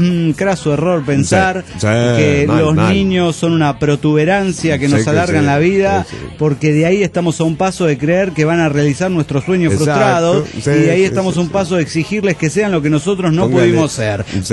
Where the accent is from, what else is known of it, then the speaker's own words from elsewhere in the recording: Salta, Argentina; now in Tarija, Bolivia; Cuando me vine de Salta, Argentina.